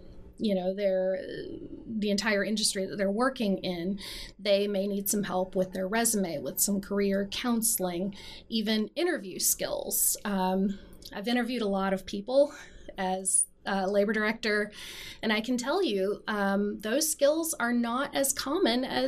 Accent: Appalachia, United States; moved away as an adult; I grew up in Appalachia on the border between North Carolina and Virginia, in a tiny little place that no one would recognize. I left that area when I was 25

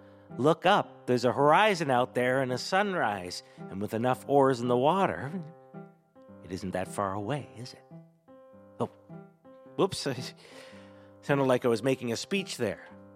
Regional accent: Canada; I'm from Canada, where they still have the Queen on the dollar.

